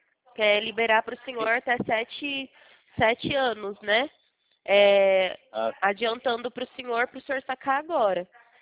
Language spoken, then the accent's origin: Portuguese; Presidente Prudente, São Paulo, Brazil; sou de Presidente Prudente, São Paulo.